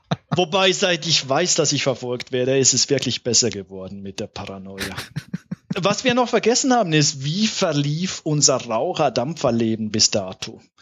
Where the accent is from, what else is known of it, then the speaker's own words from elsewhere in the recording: Zurich, Switzerland; Ich bin im Zürich-Oberland aufgewachsen. Das ist auch in der Schweiz, das hört man.